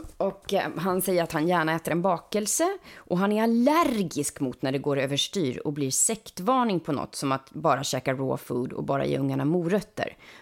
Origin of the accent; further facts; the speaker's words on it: Uppsala, Uppsala County, Sweden; när jag var tonåring i Uppsala då